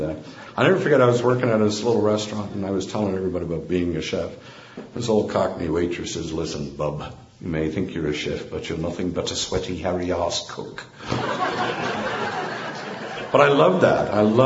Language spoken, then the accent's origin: English; London, Ontario, Canada; I'll never forget walking down the main street of my hometown, London, Ontario.